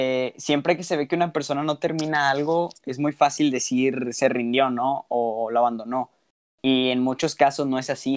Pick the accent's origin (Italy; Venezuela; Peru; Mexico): Mexico; Nuevo León; nosotros como mexicanos no recibimos, o como ciudadanos de Nuevo León